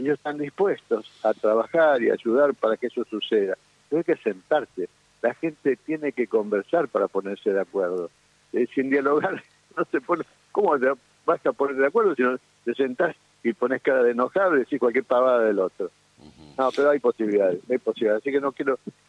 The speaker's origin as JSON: {"language": "Spanish", "country": "Argentina", "said": "Tienen que sentarse a dialogar como argentinos."}